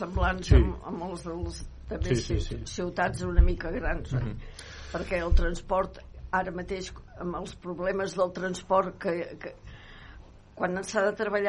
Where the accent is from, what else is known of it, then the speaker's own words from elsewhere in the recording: Terrassa, Catalonia, Spain; born there; jo he nascut a Terrassa, era molt poblerí, molt poblerí, molt de poble.